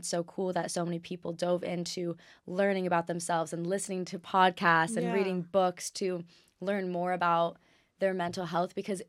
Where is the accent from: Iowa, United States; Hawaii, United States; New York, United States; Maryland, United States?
Hawaii, United States; I'm actually from Maui, Hawaii, and I'm born and raised there, and that is my home.